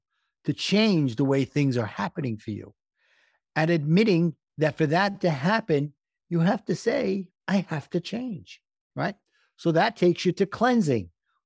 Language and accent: English; New York, United States; accent: New York; hopefully my New York accent didn't screw that up for everybody else, Diana.